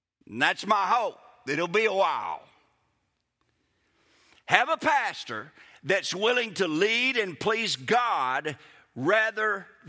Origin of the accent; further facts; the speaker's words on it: Kosciusko, Mississippi, United States; also born or lived in Clinton / Hattiesburg; I grew up in Kosciuszko, and then I went to Clinton my last 2 years of high school. Those are like home for me. But I was born in Hattiesburg.